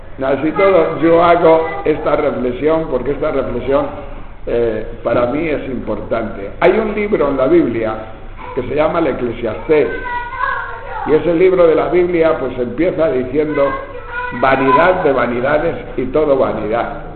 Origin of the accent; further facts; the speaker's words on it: Tejerina, Castile and León, Spain; Cuando éramos nosotros pequeños, en mi pueblo, en Tejerina, hay muchas avellanas.